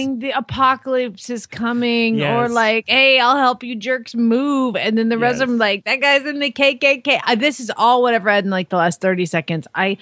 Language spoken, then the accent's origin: English; Phoenix, Arizona, United States; from Phoenix, Arizona.